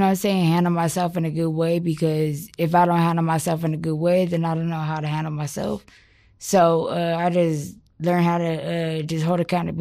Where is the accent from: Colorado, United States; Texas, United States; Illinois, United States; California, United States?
Colorado, United States; Denver; I grew up in Colorado, in Denver.